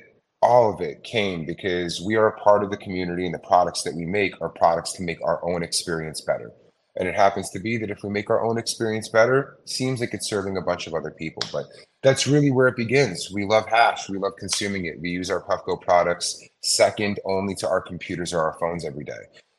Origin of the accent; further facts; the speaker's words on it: New York, United States; I'm a New Yorker, and quite simply, my story with concentrates starts with Discretion 2012.